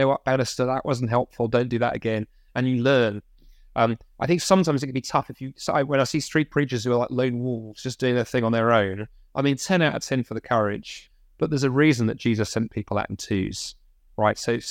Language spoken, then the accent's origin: English; United Kingdom; Hey, you know, as British Christians, we can be a bit on the back foot.